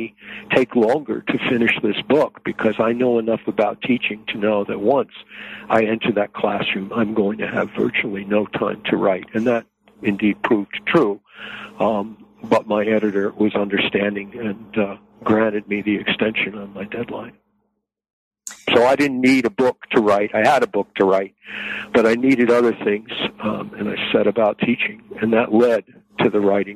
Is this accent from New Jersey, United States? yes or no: yes; New Jersey, United States; I grew up in New Jersey. I've been married for 40 years.